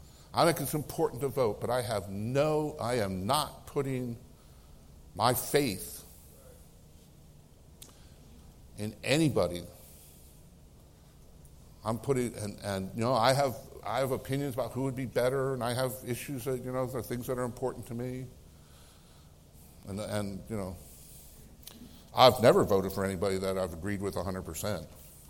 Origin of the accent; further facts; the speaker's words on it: United States; I love America. I'm glad I'm American. By grace of God, I'm an American.